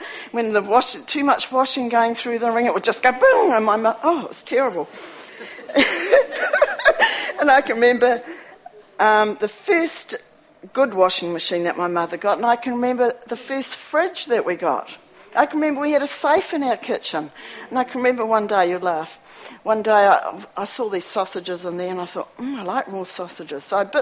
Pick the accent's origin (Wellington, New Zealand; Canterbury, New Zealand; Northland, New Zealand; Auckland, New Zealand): Canterbury, New Zealand; Christchurch; I can remember growing up in Christchurch, how all our groceries came from the corner shop.